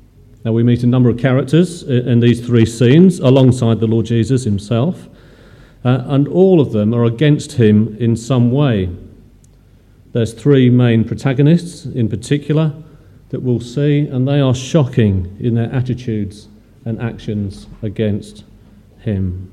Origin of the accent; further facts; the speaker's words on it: Manchester, North West England, United Kingdom; born there; I was born in Manchester, I'm allowed to say things like that.